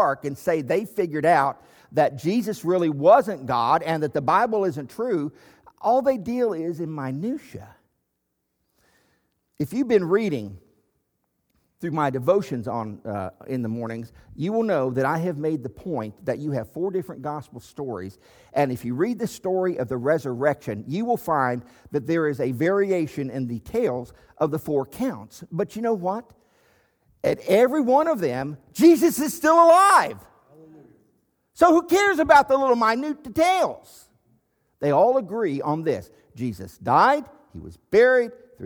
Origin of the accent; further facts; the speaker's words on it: Texas, United States; Maybe it's just because I'm a Texan.